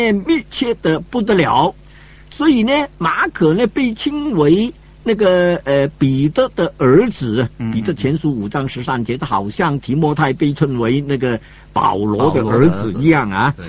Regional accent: Guangdong, China; 广东人，我们广东人没有总的来说的。

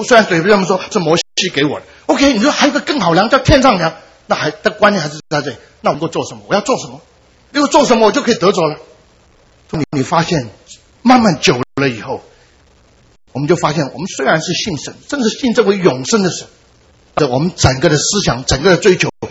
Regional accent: Guangdong, China; 我的是北方，我是广东人

